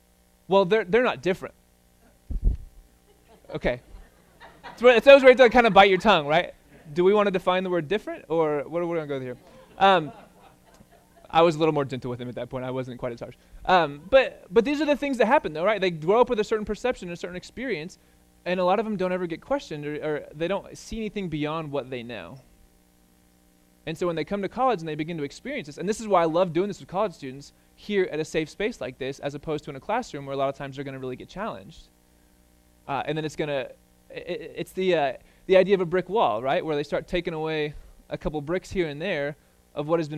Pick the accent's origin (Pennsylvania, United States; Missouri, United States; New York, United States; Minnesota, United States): Missouri, United States; I'm from Podunk, Missouri, where there's like 8 Baptist churches, like 4 Assemblies of God churches, and 1 Methodist church